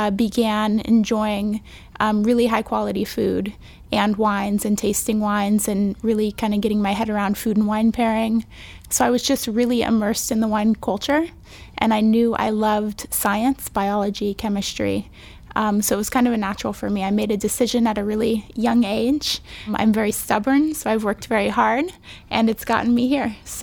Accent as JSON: {"language": "English", "town": "Healdsburg", "region": "California", "country": "United States", "tie": "born or raised there", "said": "I grew up in Healdsburg, California, in Sonoma County. So it was just really a way of life."}